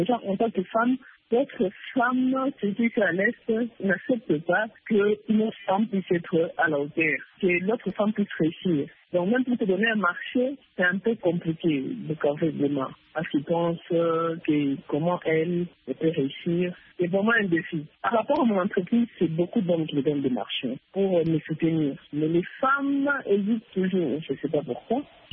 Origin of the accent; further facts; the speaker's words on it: Bukavu, South Kivu, DR Congo; je suis rentrée chez moi à Bukavu pour ouvrir mon entreprise